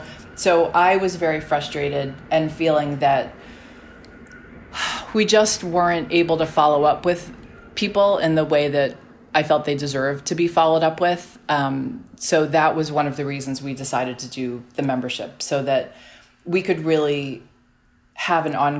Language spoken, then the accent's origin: English; Staten Island, New York, United States; you teased me for growing up in Staten Island.